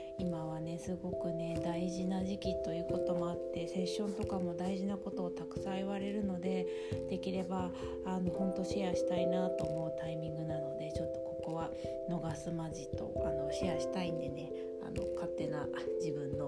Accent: Kansai, Japan; moved away as an adult; now in Tokyo, Japan; あとこれ私関西人なんですけど、もともとちょっと関西人の趣味が残ってまして、東京17もうちょっといるのかな、20年ぐらいいるんですけど

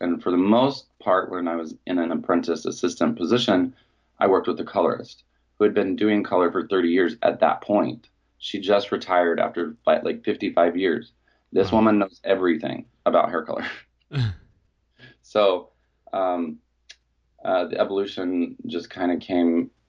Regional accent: Logan, Utah, United States; Yeah, I grew up in Logan, Utah.

